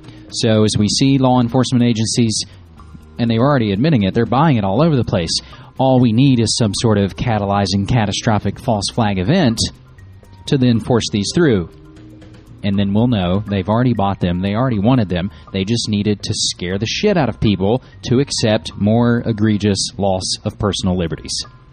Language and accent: English; West Virginia, United States; now in Oregon, United States; And fortunately, my home state of West Virginia stands out as one of the few states on the whole eastern seaboard there that doesn't have a case.